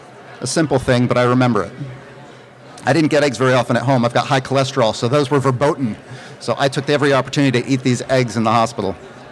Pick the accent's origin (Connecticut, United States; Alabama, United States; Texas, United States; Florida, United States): Connecticut, United States; also born or lived in Massachusetts; I grew up in Connecticut, actually, New England. I was born in Massachusetts, a town of Tollens, about halfway between Boston and New York.